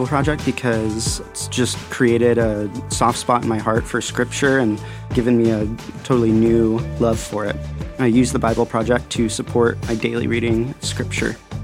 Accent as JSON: {"language": "English", "town": "Auburn", "region": "Washington", "country": "United States", "said": "I'm from Auburn, Washington."}